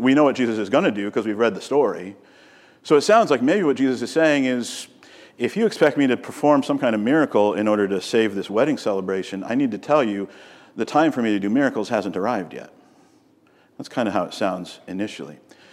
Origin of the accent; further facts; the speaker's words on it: Southern United States, United States; I would say we might use the word ma'am, except where I grew up in the South, we actually did call our mothers ma'am.